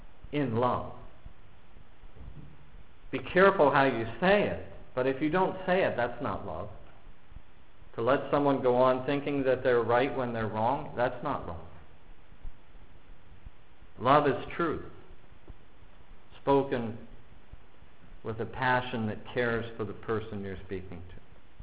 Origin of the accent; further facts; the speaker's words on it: Erie, Pennsylvania, United States; I remember growing up in Erie. Erie's a Roman Catholic city with lots of cathedrals.